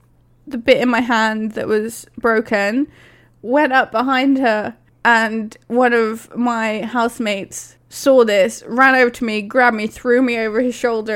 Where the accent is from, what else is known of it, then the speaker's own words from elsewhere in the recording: England, United Kingdom; I'm from the Midlands.